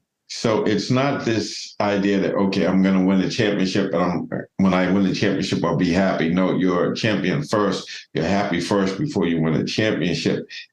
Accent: Boston, Massachusetts, United States; So obviously I grew up in Boston, and so I watched him play his whole career.

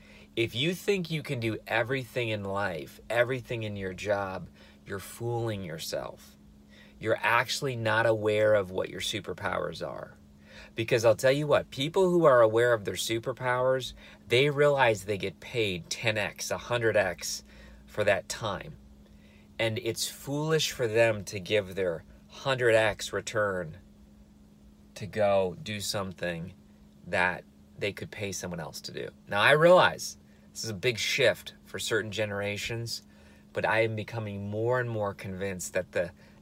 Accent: Midwest, United States; I don't know if you grew up that way, but I grew up in the Midwest.

